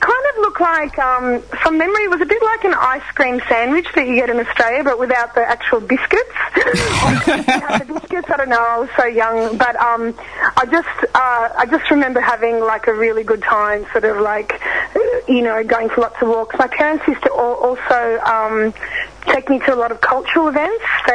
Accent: Odesa, Odesa Oblast, Ukraine; born there; first language Russian; English is a second language; I was born in Odessa, which is in a country called the Ukraine, but I left Odessa when I lived there. It was actually part of the USSR.

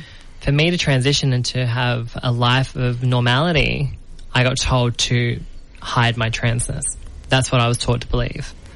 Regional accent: Sydney, New South Wales, Australia; now in Melbourne, Australia; So I'm from Sydney originally

